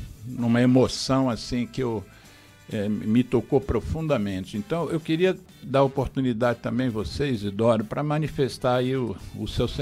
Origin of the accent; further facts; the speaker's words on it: Rio de Janeiro, Brazil; eu, como carioca da Gema, eu peço desculpas a essas famílias, eu visto aqui a carapuça de um carioca da Gema